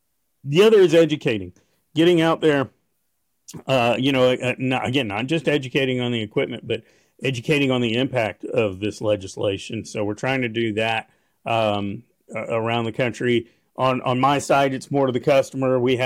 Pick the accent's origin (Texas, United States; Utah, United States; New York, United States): Texas, United States; You know, I'm a Texan. Texan at first, really, as we talk about it, and I'm a conservative.